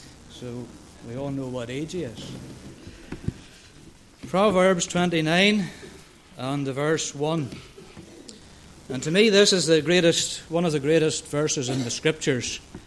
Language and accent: English; Moneymore, Northern Ireland, United Kingdom; Well, I was born and reared in Moneymore.